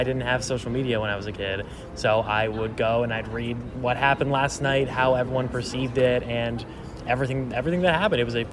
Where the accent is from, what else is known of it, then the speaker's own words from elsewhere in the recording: Colorado, United States; I have lived in Colorado my entire life